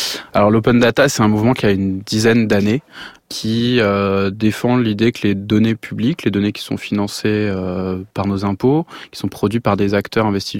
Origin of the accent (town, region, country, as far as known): France